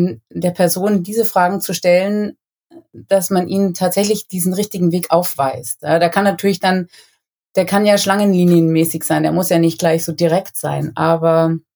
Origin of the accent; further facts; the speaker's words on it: Munich, Bavaria, Germany; Ich bin ja auch ein Münchner Kindl.